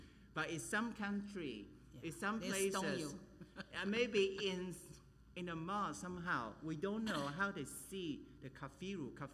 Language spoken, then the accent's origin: English; Malaysia; I'm from Malaysia, it's my background